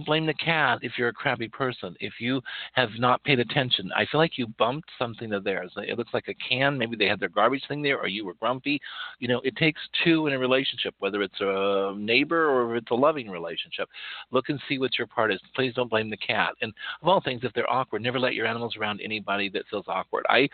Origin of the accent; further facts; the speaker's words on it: Wyoming, United States; I'm from Wyoming, for those of you who don't know, and it was really nice to see a lot of the Wyoming Territorial Prison